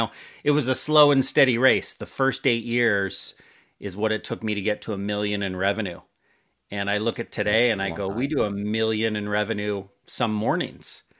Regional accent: San Francisco, California, United States; now in Vancouver, Canada; I lived in San Francisco. I'm in Vancouver today. I'm a Canadian, but I was born and raised for the early years in San Francisco

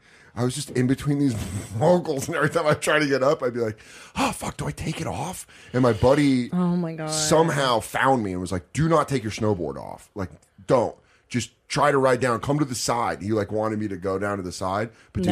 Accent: Colorado, United States; Like I said, growing up in Colorado was wasted on me.

